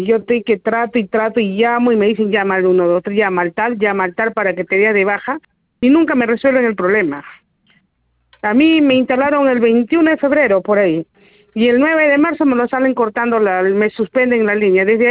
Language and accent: Spanish; Huacho, Lima, Peru; Yo soy de provincia de Huacho.